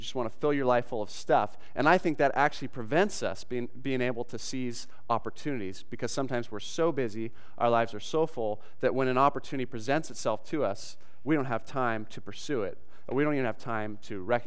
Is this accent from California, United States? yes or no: yes; Newport Beach, California, United States; That doesn't resonate with me that much because I grew up in Newport Beach, California.